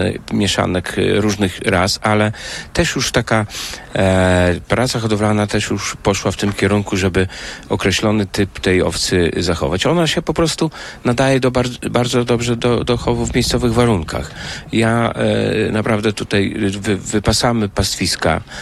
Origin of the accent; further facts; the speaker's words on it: Lublin Voivodeship, Poland; No to kiedyś dawno województwo małe, to województwo zamojskie, tylko że z drugiej strony, to stąd jest około 80 kilometrów do mojej rodzinnej miejscowości.